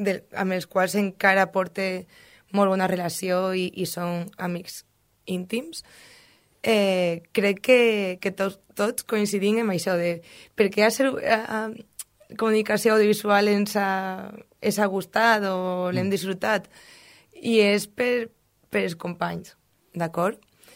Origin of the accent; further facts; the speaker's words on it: Andalusia, Spain; now in València, Spain; Visc a València, sóc andalusa i he vingut ací